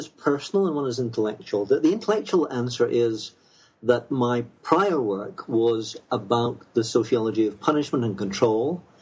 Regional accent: Scotland, United Kingdom; now in United States; The personal reason is that I moved to the USA from Britain, from Scotland, about 15, 16 years ago, and I've been teaching here ever since.

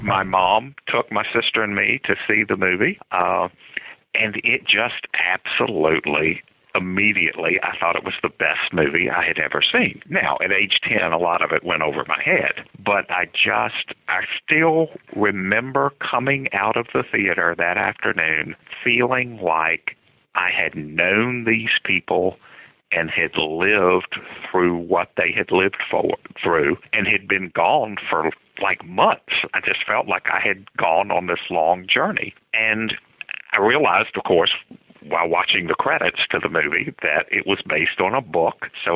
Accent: Lynchburg, Virginia, United States; Grew up in Lynchburg, Virginia. It's sort of right in the center of the state.

